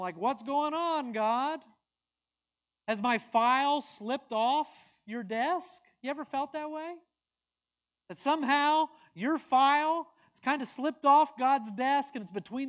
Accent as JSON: {"language": "English", "region": "North Carolina", "country": "United States", "said": "I'm from North Carolina."}